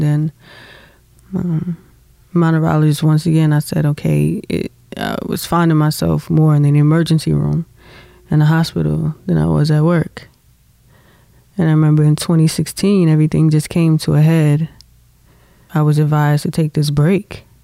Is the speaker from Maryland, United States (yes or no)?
yes; Baltimore, Maryland, United States; I grew up in Baltimore City. You know, Baltimore City is like, it's a little jungle if you know anything about Baltimore City.